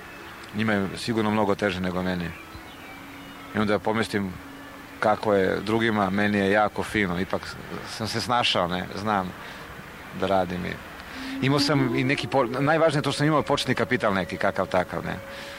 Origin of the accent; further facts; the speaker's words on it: Serbia; kad te neko pita odakle si, sramota te je da kažeš da si iz Srbije